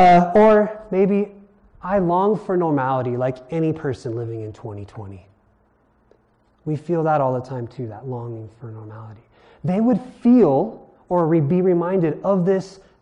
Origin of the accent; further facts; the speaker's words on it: Hawaii, United States; I'm from Maui. And yes, we say Maui.